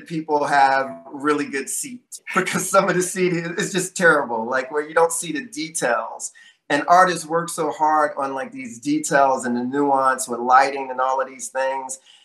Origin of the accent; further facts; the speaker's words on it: Philadelphia, Pennsylvania, United States; And this is Pennsylvania. I grew up in Philadelphia.